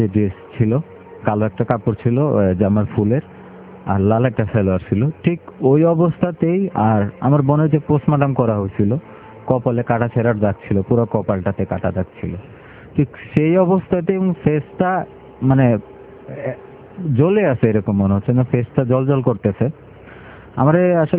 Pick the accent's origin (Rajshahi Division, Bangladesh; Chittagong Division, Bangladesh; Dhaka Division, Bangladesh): Rajshahi Division, Bangladesh; Bogura; আমাদের দেশের বাড়ি বগুড়াতে ছিল